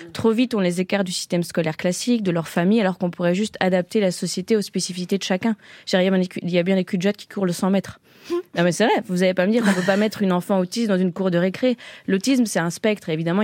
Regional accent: Belgium; Par contre, moi, je suis belge.

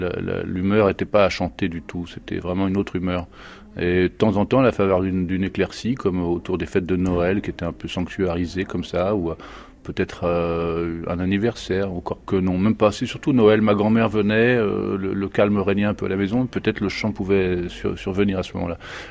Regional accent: Quiberon, Brittany, France; Moi, j'ai grandi à Quiberon, donc c'est une presqu'île qui s'élance plein sud dans l'océan Atlantique.

